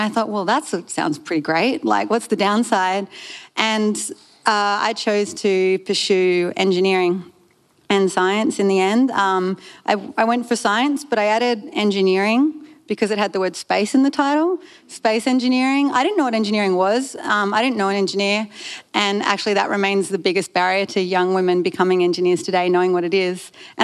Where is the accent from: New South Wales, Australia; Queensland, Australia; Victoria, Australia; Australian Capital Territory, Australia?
New South Wales, Australia; Sydney; When I grew up here in Sydney, I grew up in Curlie on the Northern Beaches